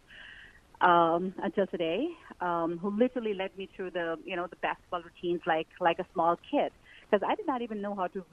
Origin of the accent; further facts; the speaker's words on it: Pakistan; English is a second language; moved away as an adult; now in United States; I was born and raised in Pakistan, and I came to the U.S. around 2008.